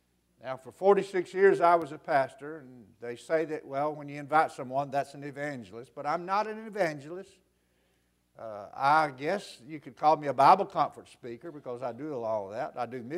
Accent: Alabama, United States; also born or lived in North Carolina; I said, well, I was raised in Alabama. Born and raised in the great state of Alabama. For 29 years, I lived in the state of North Carolina.

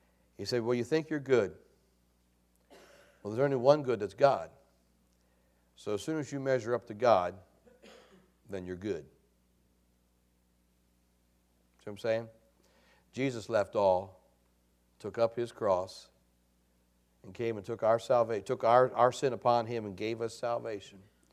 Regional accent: United States; And I'm American, don't get me wrong, and I'm patriotic, and I'm glad for America.

